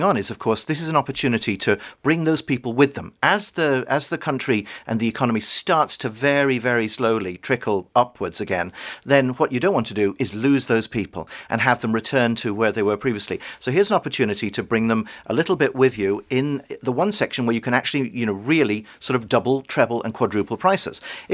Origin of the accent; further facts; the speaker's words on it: Galway, Connacht, Ireland; I'm also from Galway